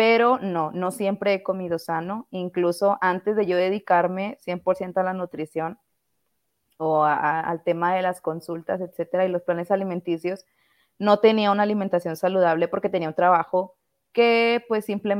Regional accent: Monterrey, Nuevo León, Mexico; Ok, bueno, yo soy de aquí de Monterrey, Nuevo León.

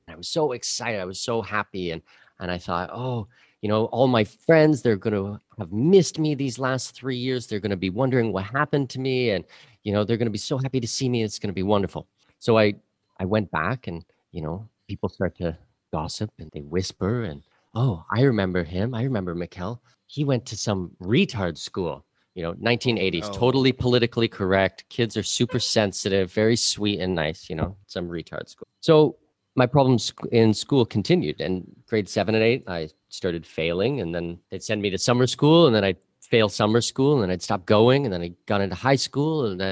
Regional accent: Ontario, Canada; born there

